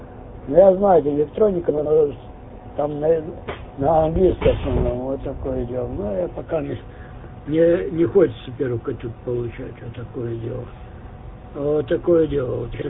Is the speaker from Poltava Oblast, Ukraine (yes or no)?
no; Zhytomyr, Zhytomyr Oblast, Ukraine; Я сам из Житомира родом. Там родился